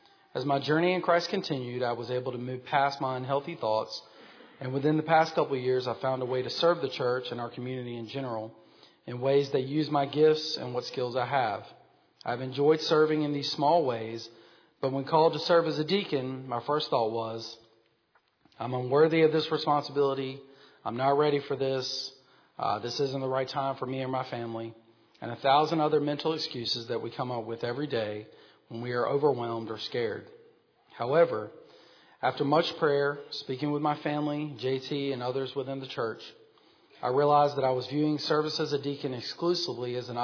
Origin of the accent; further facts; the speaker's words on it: North Carolina, United States; Even though I grew up in Orange County, my first church family was actually in Chatham County at Browns Chapel United Methodist Church.